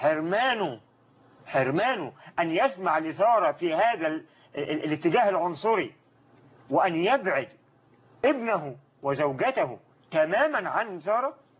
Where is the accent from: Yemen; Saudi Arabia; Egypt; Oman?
Egypt; Upper Egypt